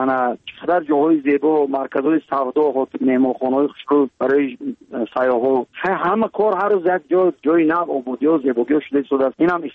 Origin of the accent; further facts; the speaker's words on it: Tajikistan; برای وطنم، برای تاجیکستان عزیزم